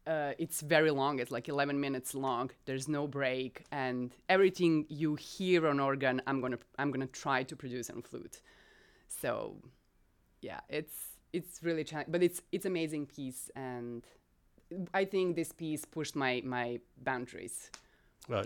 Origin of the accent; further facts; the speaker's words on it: Pančevo, Vojvodina, Serbia; moved away as an adult; also born or lived in Belgrade / Paris; I was born and raised in Pančevo, which is a town 10 minutes from Belgrade.